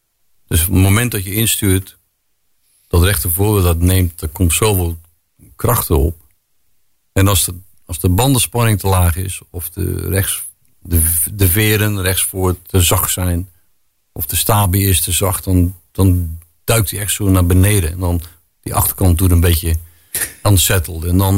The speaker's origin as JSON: {"language": "Dutch", "country": "Netherlands", "said": "dat hebben wij onder elkaar als Nederlanders"}